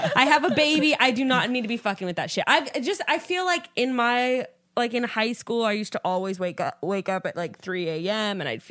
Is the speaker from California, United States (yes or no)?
yes; Fresno, California, United States; And Fresno, I'm from Fresno originally. That's a weird place.